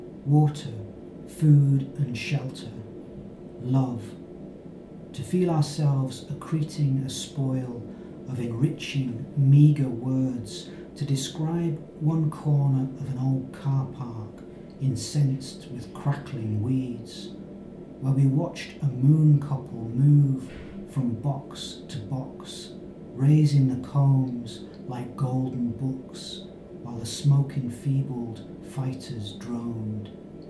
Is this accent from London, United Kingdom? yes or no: no; North West England, United Kingdom; I grew up on the border, you know. Mm-hmm. I grew up in the Great Border City, as it's called